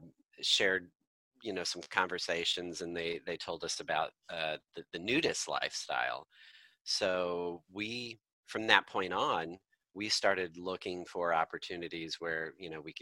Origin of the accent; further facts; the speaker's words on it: United States; I'm an American in my mid-30s, married, been married for a number of years now.